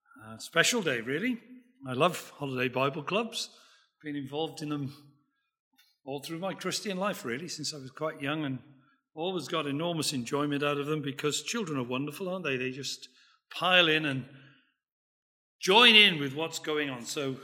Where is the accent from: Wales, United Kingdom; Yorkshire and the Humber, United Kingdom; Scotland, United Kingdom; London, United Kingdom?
Wales, United Kingdom; because I'm a Welshman and we don't have any trouble talking for a long time, you know.